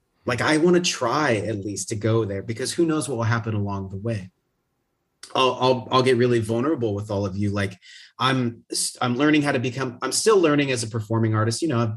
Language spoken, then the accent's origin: English; West Coast, United States; I'm just thinking, I grew up on the West Coast, so I'm thinking of like, you can drive the I-5 through California